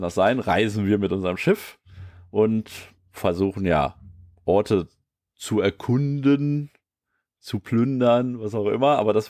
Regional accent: Eifel, Germany; Also ich komme ja aus der Eifel und das ist von mir eine Stunde, glaube ich, weg.

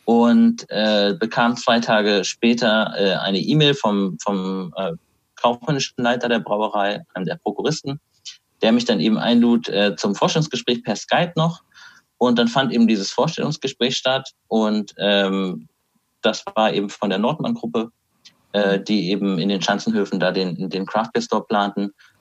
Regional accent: Hameln, Lower Saxony, Germany; in der Nähe von Hannover. Da komme ich auch her, aus der Hamelner Region.

